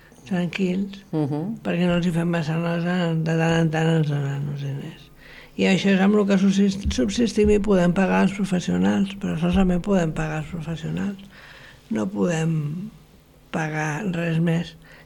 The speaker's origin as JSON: {"language": "Catalan", "town": "Barcelona", "region": "Catalonia", "country": "Spain", "moved": "yes", "said": "jo sóc de Barcelona, però porto molts anys aquí"}